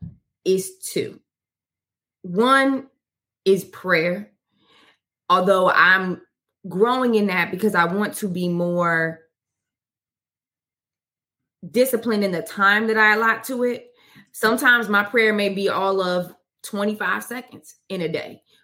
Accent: Chicago, Illinois, United States; now in Washington, D.C., United States; I'm here in Washington, D.C., but I'm from Chicago. So it is not warm how it is here at this time of year.

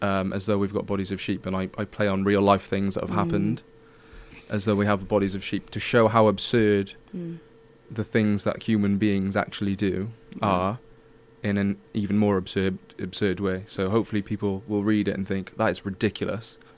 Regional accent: Wales, United Kingdom; I'm Welsh.

